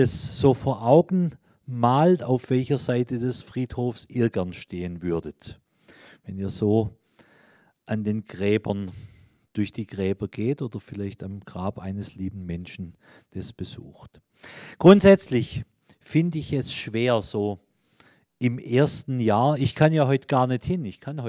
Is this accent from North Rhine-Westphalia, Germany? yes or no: no; Baden-Württemberg, Germany; in meinem Heimatdorf war es nicht so, aber aus Erzählungen in anderen Orten auf der Schwäbischen Alb